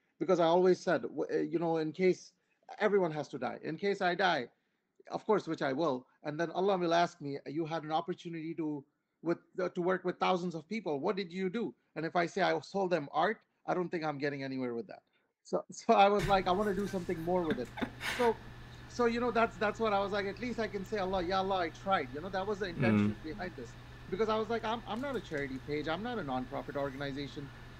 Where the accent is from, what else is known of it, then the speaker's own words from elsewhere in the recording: Chicago, Illinois, United States; I am from Chicago, Illinois, and I'm 36 years old